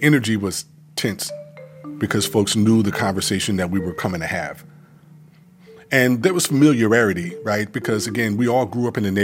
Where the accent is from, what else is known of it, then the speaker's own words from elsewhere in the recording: Los Angeles, California, United States; So growing up in the Jordan Downs, you know, Imperial Courts, Nickerson Gardens were our enemies. We went back decades with these individuals. We grew up together in the same neighborhood